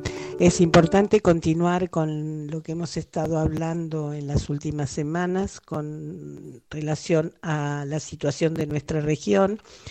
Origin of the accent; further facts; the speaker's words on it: Argentina; Nosotros como argentinos debemos solidarizarnos